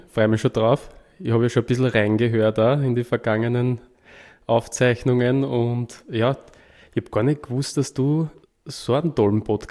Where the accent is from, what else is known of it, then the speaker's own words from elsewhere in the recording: Unterwaltersdorf, Lower Austria, Austria; also born or lived in Baden bei Wien; Also geboren bin in Baden bei Wien, groß geworden in Unterwaltersdorf, das heißt in der Gemeinde Ebrechtsdorf mittlerweile. Und genau, bin dort eigentlich groß geworden als ländlicher Bauernbub sozusagen